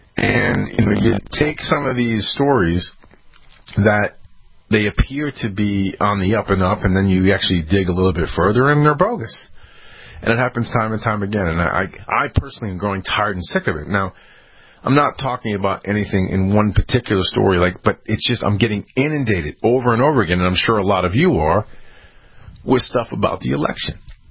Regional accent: United States; I have to just announce to the world, you know, I'm an American. I'm a lover of liberty.

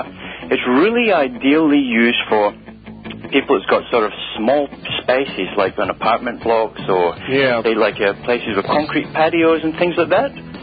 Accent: Australia; We're from Australia

